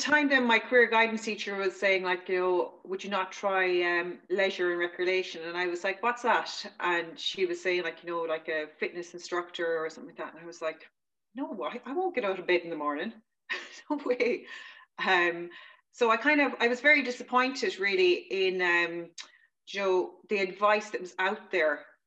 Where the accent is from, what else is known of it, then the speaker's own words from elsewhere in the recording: London, United Kingdom; born there; I was born in London, and I have a lot of family over there, so I'd go over and back quite a lot.